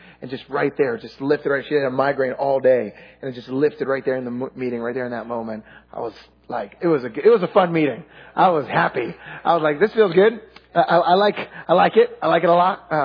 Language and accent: English; New Jersey, United States; I grew up in New Jersey, so my relaxed face is